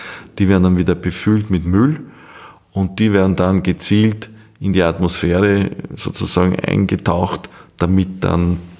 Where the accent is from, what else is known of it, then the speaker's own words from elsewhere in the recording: Austria; wir haben als Österreicher auch ein Gast mal mitgenommen